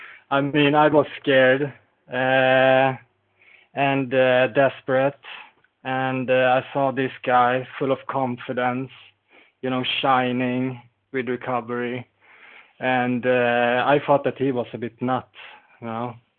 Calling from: Falun, Dalarna County, Sweden; And I'm calling in from Falun in Sweden

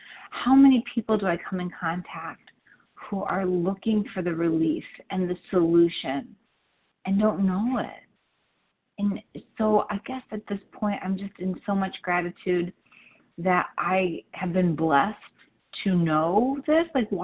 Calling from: Illinois, United States; I'm calling from Chicago suburbs.

